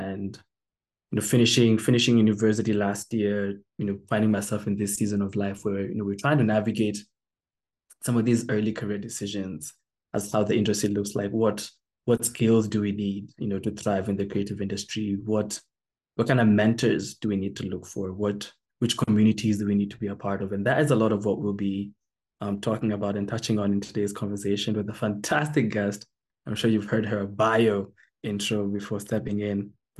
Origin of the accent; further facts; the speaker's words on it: Kenya; also born or lived in New Jersey, United States; I lived in since 2003, growing up in Kenya. But there was a sudden break in my childhood, 2008, where because of dad's work, myself and my mom and some of my siblings relocated to New Jersey.